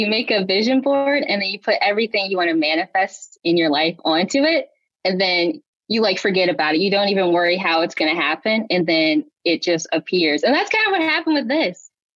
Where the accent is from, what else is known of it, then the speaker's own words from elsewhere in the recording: Illinois, United States; now in Brooklyn, United States; I am in Brooklyn right now, but I'm from Illinois. But I'm here right now for college, so I go to NYU.